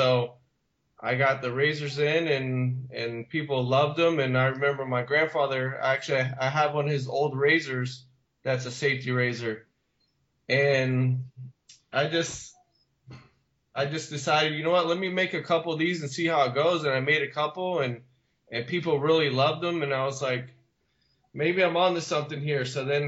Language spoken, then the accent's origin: English; Tampa, Florida, United States; I'm originally from Tampa. I've lived here all my life. So I work a block away from where I live.